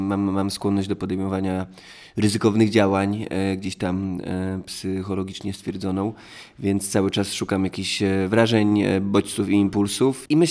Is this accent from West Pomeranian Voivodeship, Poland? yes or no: no; Suwałki, Podlaskie Voivodeship, Poland; Ja w ogóle lubię Olsztyn, gdyż pochodzę z Suwałk, więc tutaj często bywałem. Mimo, że nie jest to Podlasie, a bardziej Warmia, Mazury, to się czuję tu bardziej jak u siebie.